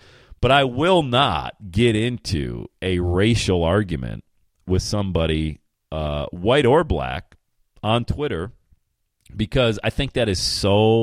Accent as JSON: {"language": "English", "town": "Bradford", "region": "Pennsylvania", "country": "United States", "tie": "born or raised there", "said": "I grew up in Bradford, PA. There was one black family in our town. Population, 8,000 people, one black family."}